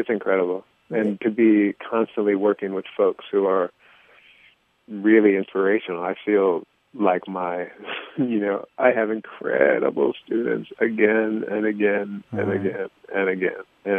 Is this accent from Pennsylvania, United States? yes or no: yes; Levittown, Pennsylvania, United States; also born or lived in Youngstown, Ohio; I was born in Youngstown, Ohio, but we moved pretty. We sort of followed my dad's work around that, like, northeastern Ohio, and then we moved. When I was a little guy, I grew up mostly right outside of Philadelphia, in Levittown, Pennsylvania